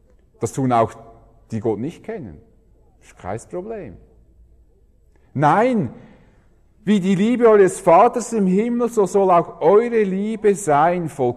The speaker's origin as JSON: {"language": "German", "country": "Switzerland", "said": "Da habe ich gedacht, wie ich als Schweizer denke."}